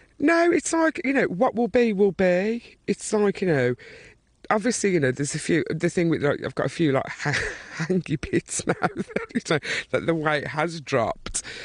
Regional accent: Birmingham, West Midlands, United Kingdom; I'm from Birmingham, a little street in the middle of Birmingham. A lot of people think we're stupid.

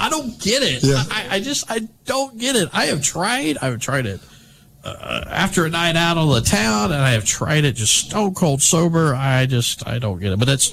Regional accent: Alabama, United States; Well, and I grew up with proration in Alabama when Democrats ran this town.

